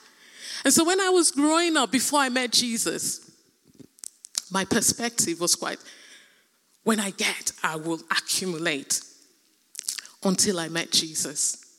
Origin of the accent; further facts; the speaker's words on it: Nigeria; I was raised in Nigeria, in Africa